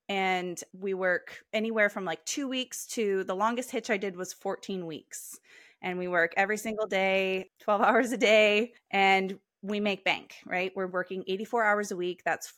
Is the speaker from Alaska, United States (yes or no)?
yes; Alaska, United States; Yeah, so being born and raised here was absolutely epic, to the point where I now am determined to raise my daughter in Alaska